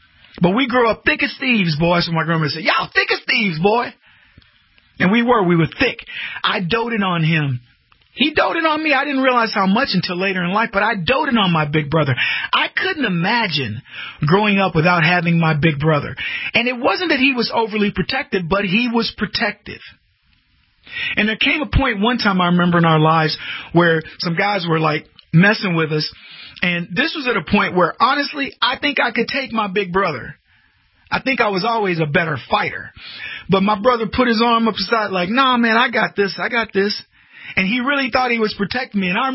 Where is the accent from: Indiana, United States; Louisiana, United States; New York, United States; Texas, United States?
Texas, United States; Brady; And I drove the car in the little city where we grew up in Brady.